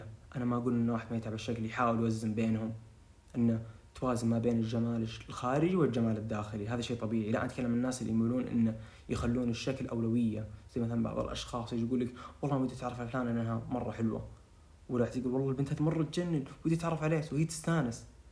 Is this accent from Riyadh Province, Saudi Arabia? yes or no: yes; Riyadh, Riyadh Province, Saudi Arabia; يعني صدق أتمنى إنهم يجيبون القرية هذه عندنا بالرياض